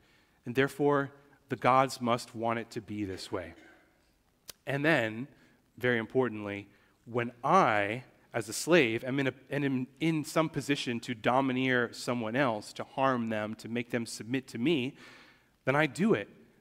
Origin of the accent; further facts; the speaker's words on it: New Jersey, United States; When I was growing up in New Jersey, no applause there.